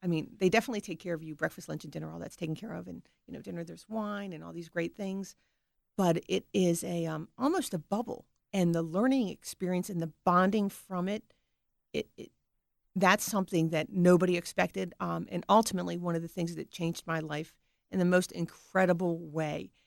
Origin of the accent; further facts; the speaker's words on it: United States; the leadership piece I learned was that as an American, I didn't realize how arrogant I really was about America.